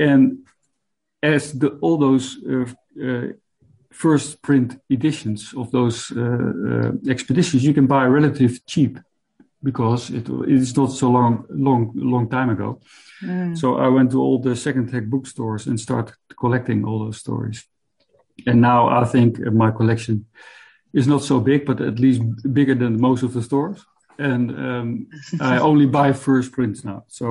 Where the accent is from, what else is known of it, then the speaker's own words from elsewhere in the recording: Groningen, Netherlands; born there; English is a second language; I was born in 1963 in Groningen, which is the upmost north province of Holland.